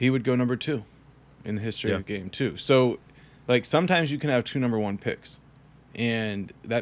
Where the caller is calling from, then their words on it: Pennsylvania, United States; and I'm calling in from the Pocono Mountains in Pennsylvania.